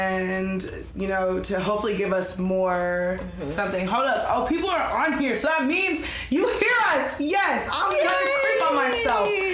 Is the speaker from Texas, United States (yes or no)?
yes; Texas, United States; And I'm from Texas. So to me, it makes sense.